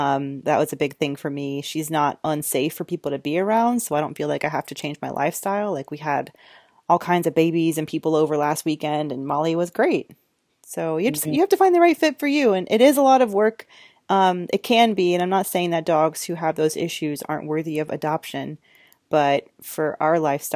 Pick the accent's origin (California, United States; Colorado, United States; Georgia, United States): Georgia, United States; I got married there. I'm from Georgia. I love Savannah